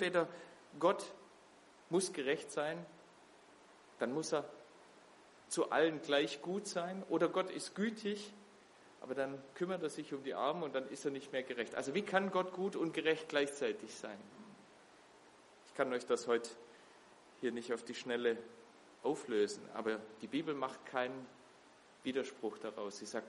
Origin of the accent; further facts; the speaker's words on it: Baden-Württemberg, Germany; Ich bin Schwabe, das hört man wahrscheinlich auch.